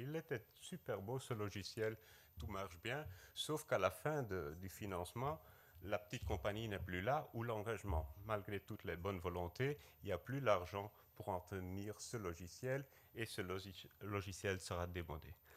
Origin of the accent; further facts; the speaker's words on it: Flanders, Belgium; est-ce que je viens en tant que Belge? Mais là, comme je suis flamand